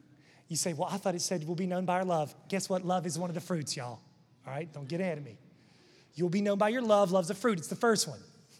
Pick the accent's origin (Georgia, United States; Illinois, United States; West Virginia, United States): West Virginia, United States; I grew up in West Virginia mowing 5 yards with a push lawnmower, and we parked the riding one in the garage because my dad thought he'd make a man out of me.